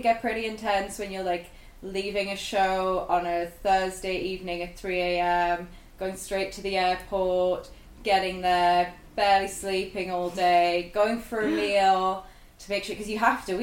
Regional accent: Sunderland, North East England, United Kingdom; So I'm originally from Sunderland, and I grew up there, and I was really into the alternative metal scene.

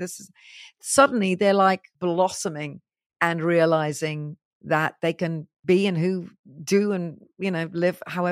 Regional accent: United Kingdom; I'm a Brit and I live in Britain and I live here.

